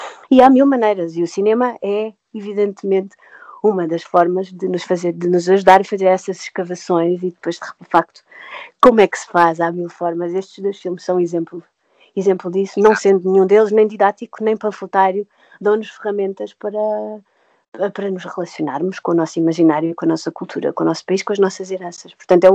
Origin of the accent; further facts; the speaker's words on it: Portugal; Eu acho que sim, eu acho que nós temos, sim, enquanto portugueses.